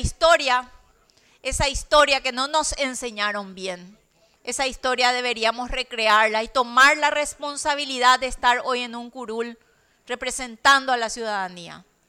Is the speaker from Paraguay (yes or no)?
yes; Paraguay; realmente cuando uno lo ve y siente lo que hicieron nuestros antepasados para que nosotros sigamos hoy como paraguayos